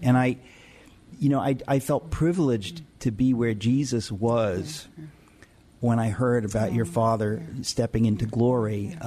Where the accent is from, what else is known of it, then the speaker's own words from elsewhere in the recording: Texas, United States; from Texas, and I'm sitting here with Ann Graham Watts.